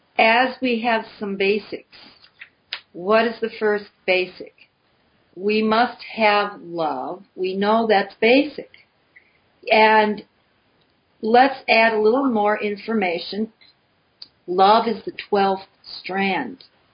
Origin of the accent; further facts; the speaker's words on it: Missouri, United States; And then, you know, I'm from Missouri. Show me.